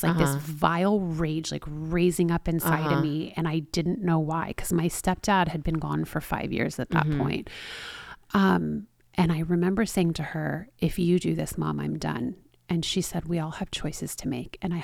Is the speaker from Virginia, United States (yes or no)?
no; Los Angeles, California, United States; I grew up in Los Angeles. I did forget to say that.